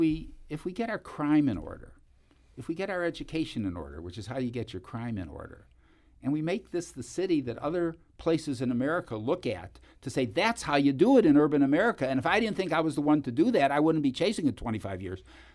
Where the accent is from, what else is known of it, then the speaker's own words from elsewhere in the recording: Cleveland, Ohio, United States; I come from Cleveland, you know, that was a city within Cuyahoga County.